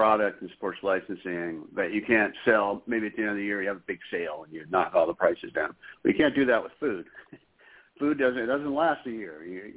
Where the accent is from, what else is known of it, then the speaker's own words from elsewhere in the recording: La Jolla, California, United States; Well, I grew up in San Diego, actual suburbs of San Diego called La Jolla.